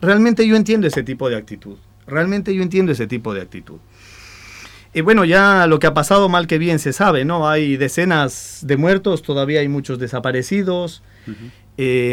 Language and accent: Spanish; Ecuador; Yo soy ecuatoriano